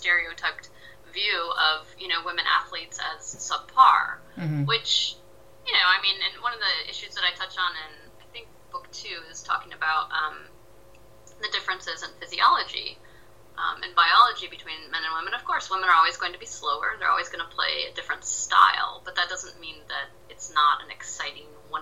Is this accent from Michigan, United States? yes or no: yes; Michigan, United States; Like, I grew up in Michigan, in a very kind of conservative state. My parents were teachers, you know, they're not big. We didn't have a lot of money growing up.